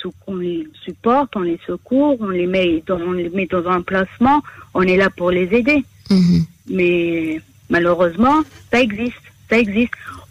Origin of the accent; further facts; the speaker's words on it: Montreal, Quebec, Canada; also born or lived in Mexico / Las Vegas; now in Israel; Alors, moi, je suis née au Mexique.